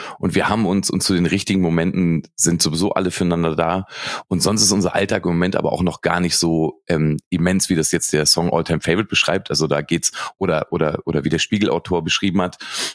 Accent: Lower Saxony, Germany; now in Berlin, Germany; ich bin sehr, sehr früh aus meinem kleinen Dorf, ich komme aus der Nähe von Braunschweig, dann auch wirklich nach Berlin gezogen.

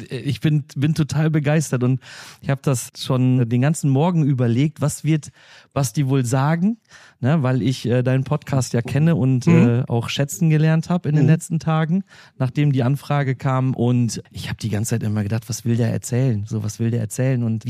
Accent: Schepsdorf, Lower Saxony, Germany; Schepsdorf, meine Heimat, ist halt wirklich so ein ganz, ganz kleiner Ort. Wir haben knapp über 2.000 Einwohner

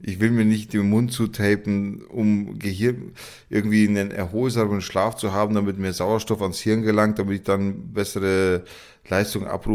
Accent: Munich, Bavaria, Germany; Als Münchner kenne ich das natürlich.

